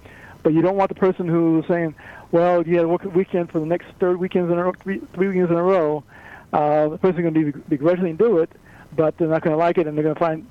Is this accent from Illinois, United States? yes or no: yes; Chicago, Illinois, United States; now in California, United States; I grew up in Chicago. I live in California now.